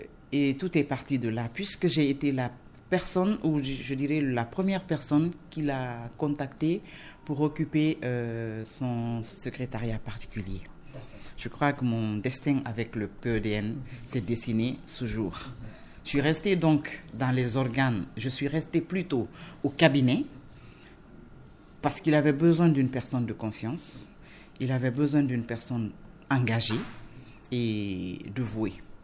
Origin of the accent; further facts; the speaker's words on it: Fria, Boké, Guinea; Je suis née à Fria, où j'ai passé mon enfance et j'y ai passé aussi mes études donc primaires et secondaires. Ensuite, je suis venue à Conakry.